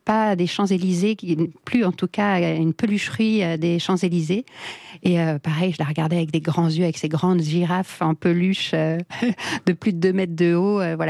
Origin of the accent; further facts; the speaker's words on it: Liffré, Brittany, France; also born or lived in Rennes; Oui, je suis née à Rennes et j'ai grandi juste à côté, à Liffré.